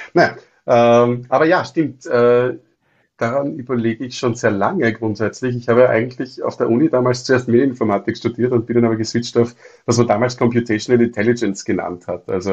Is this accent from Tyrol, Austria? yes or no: no; Vienna, Austria; wie man das als Wiener so tut, dann raunzt man und sudert man.